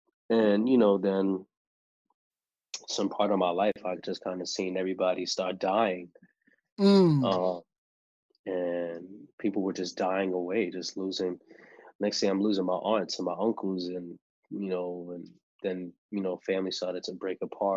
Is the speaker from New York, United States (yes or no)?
yes; New York City, New York, United States; born there; I was born in the Bronx. I was born in a hospital called Bronx, Lebanon, on the Grand Concourse.